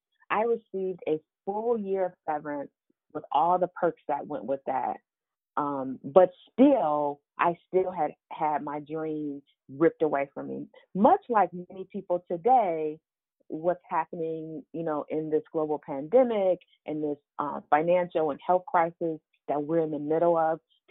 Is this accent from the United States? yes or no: yes; Cleveland, Ohio, United States; now in DMV, United States; yes, I live in the DMV, but I am originally from Cleveland, Ohio.